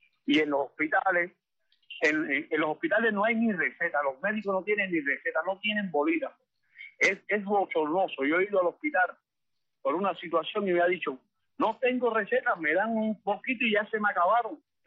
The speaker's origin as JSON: {"language": "Spanish", "country": "Cuba", "said": "Es triste en realidad como cubano tener que hablar esas cosas"}